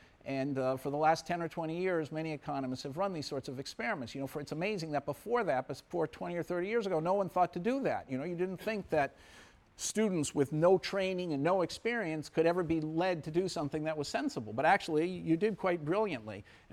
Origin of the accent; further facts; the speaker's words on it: Urbana, Illinois, United States; I grew up in Urbana, Illinois, and I used to go to these livestock auctions